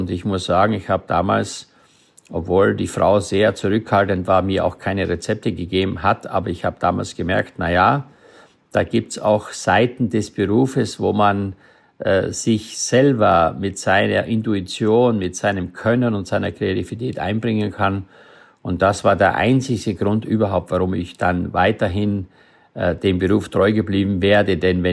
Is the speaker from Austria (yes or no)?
yes; Styria, Austria; Ich bin in der Steiermark auf dem Bauernhof groß geworden